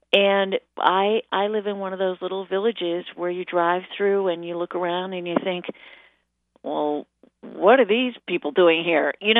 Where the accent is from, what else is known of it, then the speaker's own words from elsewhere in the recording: Freeville, New York, United States; also born or lived in Chicago; when I moved back to my little hometown, I moved to Freeville from Chicago to take care of my mother at the end of her life.